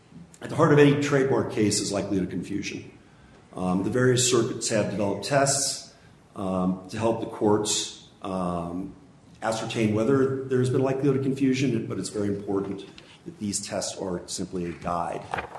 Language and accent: English; Huntsville, Utah, United States; Or I'm from Huntsville, Utah.